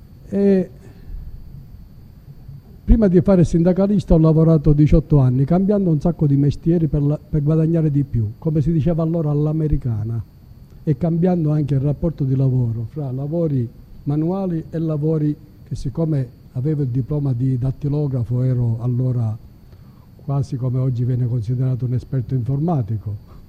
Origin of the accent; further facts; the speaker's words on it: Termini Imerese, Sicily, Italy; Io sono di Termini Imerese.